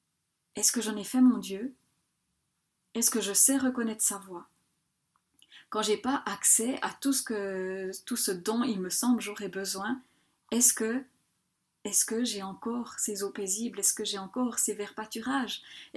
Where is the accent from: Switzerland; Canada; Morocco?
Switzerland; en tant que Suisse, en fait, on a tellement craint pour notre économie